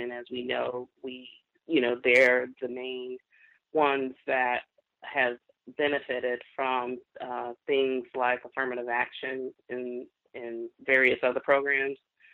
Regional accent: Florida, United States; And, well, I'm from Florida, so to be expected, you know, what I would encounter out there.

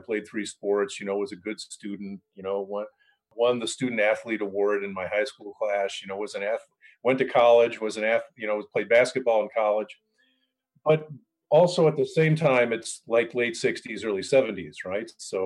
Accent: Rochester, New York, United States; I was at the University of Rochester as an undergrad, right? So my hometown, right?

